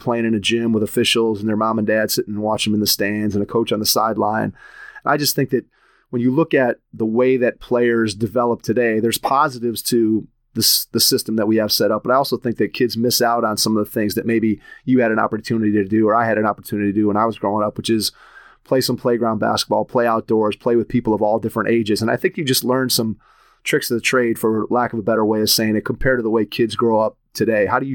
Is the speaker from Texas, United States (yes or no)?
no; Cleveland, Ohio, United States; And I grew up in Cleveland, Ohio.